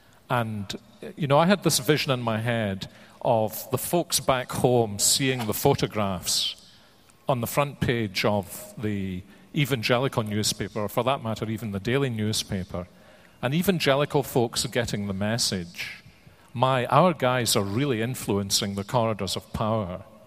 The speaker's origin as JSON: {"language": "English", "region": "Scotland", "country": "United Kingdom", "said": "I am as nationalist a Scot as probably most Americans in this room are nationalist Americans."}